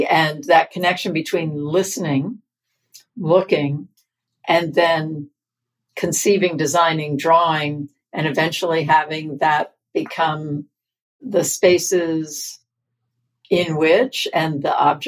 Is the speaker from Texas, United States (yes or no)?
no; Queens, New York, United States; I would say that in this neighborhood that I grew up in Queens, there's a certain rise in the neighborhood where you can look back and see the tallest buildings of the New York City skyline.